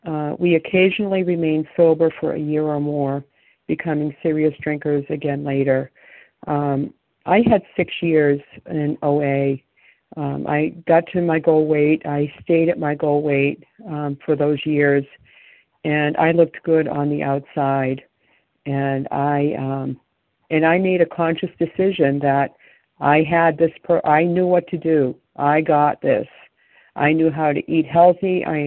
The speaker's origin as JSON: {"language": "English", "region": "New Hampshire", "country": "United States", "said": "I'm from New Hampshire."}